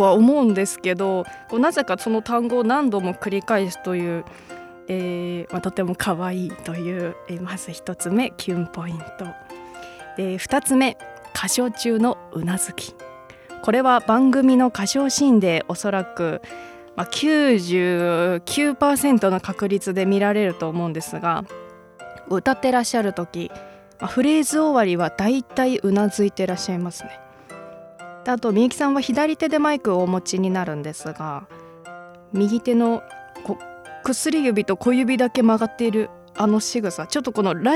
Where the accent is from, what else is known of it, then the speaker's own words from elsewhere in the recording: Hokkaido, Japan; このコーナーは北海道出身どさんこの私